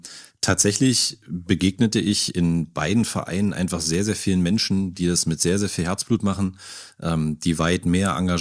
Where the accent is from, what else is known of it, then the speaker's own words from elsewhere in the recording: Magdeburg, Saxony-Anhalt, Germany; also born or lived in Jerichower Land; Ich bin Magdeburger Jung. Ich war zwischenzeitlich mal im Jerichoer Land stationiert, weil meine Eltern in den 90er Jahren, wie so viele, auf die Idee gekommen sind, so ein bisschen in die Vorstadt zu ziehen, aufs Land zu ziehen.